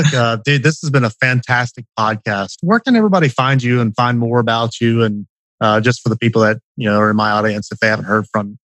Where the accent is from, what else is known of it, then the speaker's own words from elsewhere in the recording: Douglasville, Georgia, United States; they filmed that in my hometown out here in Douglas. Or I don't live there anymore. I moved about a year ago. But Douglasville